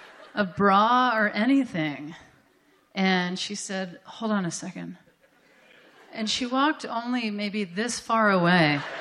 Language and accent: English; Mississippi, United States; I'm originally from Mississippi.